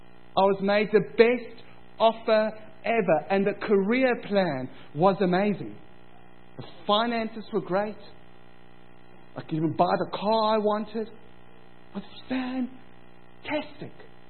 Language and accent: English; Cape Town, Western Cape, South Africa; Hey, I'm from Cape Town, it's 24/7.